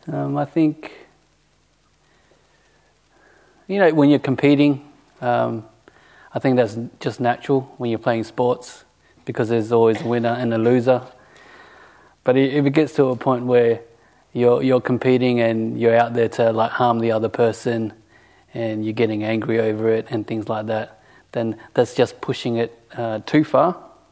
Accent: Western Australia, Australia; just growing up in Bodhinyana Monastery, you know, when it comes to just wearing clothes and things like that, we don't really say much about it.

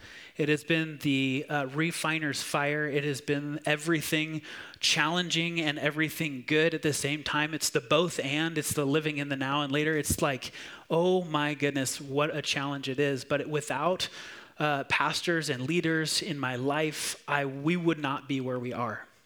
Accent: Chico, California, United States; by the way, I'm from Chico. We've been pastoring there for 10 years.

